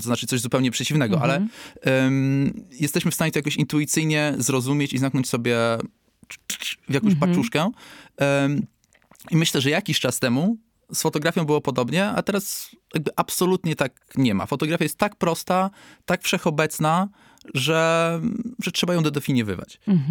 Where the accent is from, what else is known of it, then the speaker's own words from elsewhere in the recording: Podlaskie Voivodeship, Poland; now in Germany; Pochodzę z Podlasia, mieszkam aktualnie w Niemczech, przyjeżdżam do Polski w odwiedziny do rodziny, na wakacje, często do pracy.